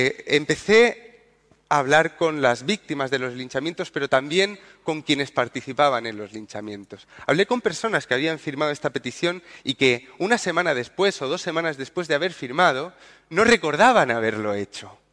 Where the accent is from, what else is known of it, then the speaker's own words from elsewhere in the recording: Andalusia, Spain; Yo no soporto que se metan con mi región. Yo soy andaluz.